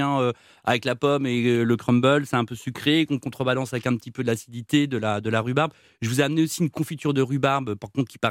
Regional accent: Brittany, France; je suis breton

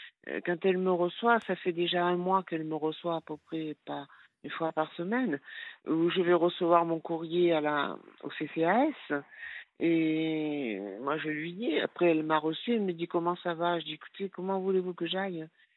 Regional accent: Avignon, Provence-Alpes-Côte d'Azur, France; Et je suis d'Avignon, j'ai fait à peu près, on va dire, 10-12 kilomètres

